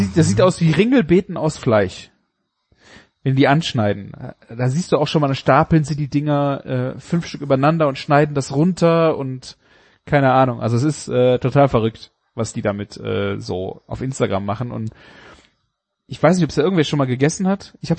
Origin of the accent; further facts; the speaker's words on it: Germany; Leerer Darm, also die Wursthülle, die wir als Deutsche, wo wir unsere Wurst reinmachen, die wird halt gewickelt um Spieße.